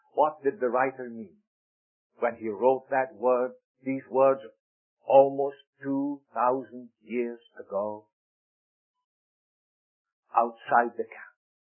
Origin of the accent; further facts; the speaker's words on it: Scotland, United Kingdom; now in United States; I'm a Scotsman. I have adopted America now. We have as our home country